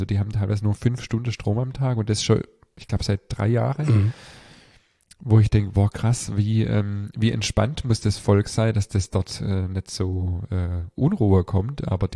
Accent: Stuttgart, Baden-Württemberg, Germany; born there; ich bin ja in Stuttgart geboren.

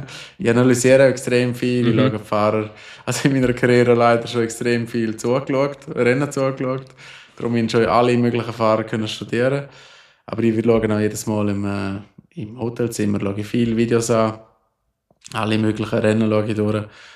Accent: Switzerland

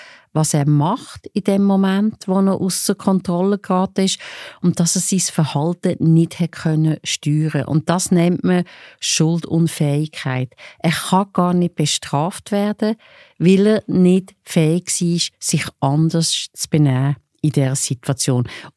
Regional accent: Switzerland; so im Grundsatz ist es ähnlich wie bei uns in der Schweiz.

